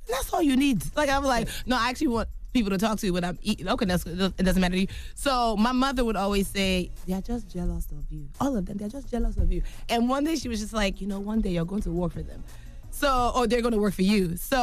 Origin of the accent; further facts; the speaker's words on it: Yonkers, New York, United States; It's just like, I'm from Yonkers. It doesn't matter.